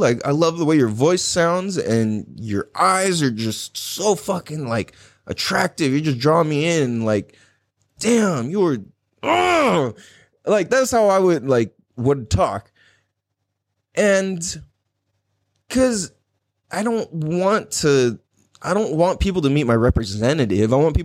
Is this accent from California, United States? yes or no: yes; San Diego, California, United States; Growing up in Mira Mesa, Mecca Town, what up?